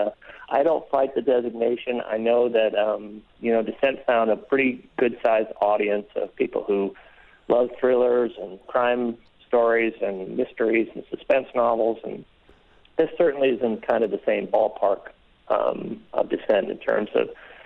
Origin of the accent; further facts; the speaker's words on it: Iowa City, Iowa, United States; I grew up in Iowa City, next to the Iowa Writers Workshop, and went to my undergraduate here.